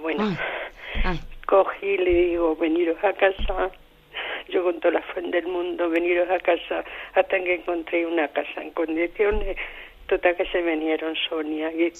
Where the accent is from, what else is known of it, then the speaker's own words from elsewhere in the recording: Trujillo, Extremadura, Spain; now in Zaragoza, Spain; Trujillo, pero vivo aquí en Zaragoza